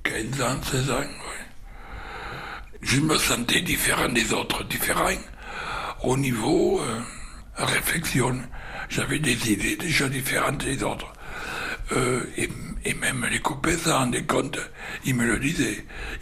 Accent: Capdenac, Occitanie, France; Je suis né à Cadenac, Aveyron, une ville essentiellement du chemin de fer, quoi.

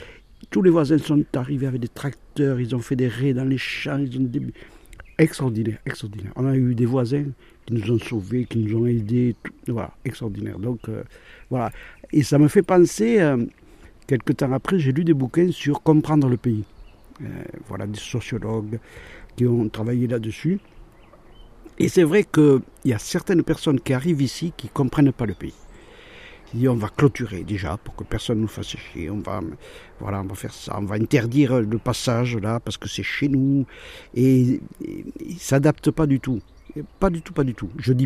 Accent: Pau, Nouvelle-Aquitaine, France; je suis né béarnais, je suis né à Pau. J'ai failli naître sur la bicyclette de ma mère, de mon père, pardon, qui allait... parce qu'on habitait rue Montpezat à Pau

